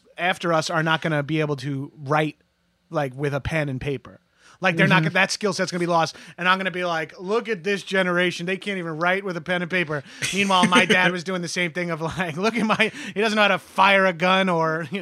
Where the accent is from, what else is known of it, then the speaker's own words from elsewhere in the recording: New York, United States; I'm from Long Island.